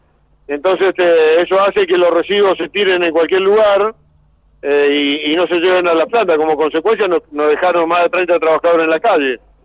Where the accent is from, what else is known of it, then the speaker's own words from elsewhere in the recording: Comodoro Rivadavia, Chubut, Argentina; nosotros somos de Comodoro.